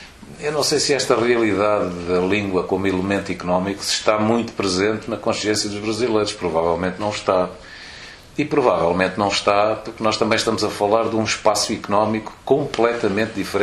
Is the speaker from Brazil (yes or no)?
no; Portugal; porque sou português e vivo em Portugal